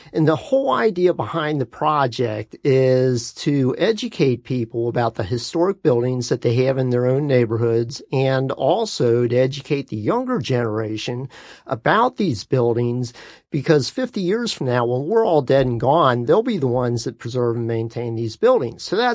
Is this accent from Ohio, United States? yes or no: yes; Cincinnati, Ohio, United States; When I was a kid, when I was a teenager, I used to ride my bicycle a lot. I grew up over in Price Hill, and I would go on these bicycle rides.